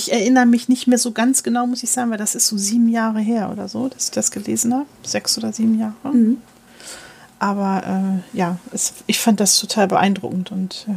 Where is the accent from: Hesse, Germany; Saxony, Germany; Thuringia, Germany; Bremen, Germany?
Bremen, Germany; als Bremerin